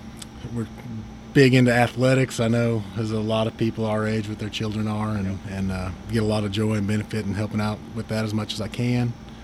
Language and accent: English; Bartlesville, Oklahoma, United States; also born or lived in Copan; now in Dewey, United States; I'm a local guy. I was born in Bartlesville. Lived in Bartlesville for a while, lived in Copan for a while, live in Dewey now, permanently, hopefully permanently. So I've been in this community for all of my, 39 years